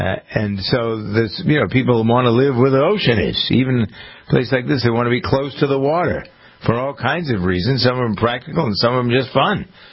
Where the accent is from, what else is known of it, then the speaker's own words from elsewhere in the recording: Framingham, Massachusetts, United States; We just went through the budget process in my hometown of Framingham